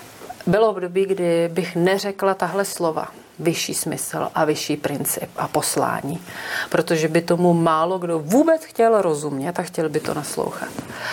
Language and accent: Czech; České Budějovice, South Bohemian Region, Czechia; A já pocházím z Českých Budějovic a bylo v 6:30 ráno